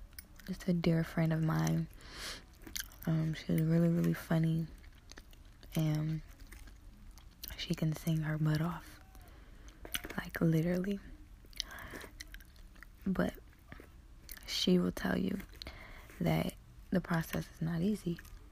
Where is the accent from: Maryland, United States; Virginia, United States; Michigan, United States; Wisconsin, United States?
Michigan, United States; Detroit; maybe because I'm from Detroit, she from Detroit.